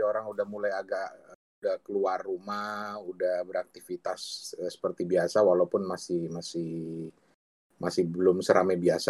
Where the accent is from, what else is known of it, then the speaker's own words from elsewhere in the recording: Thailand; Indonesian is a second language; Karena kita orang Thailand tuh suka party, suka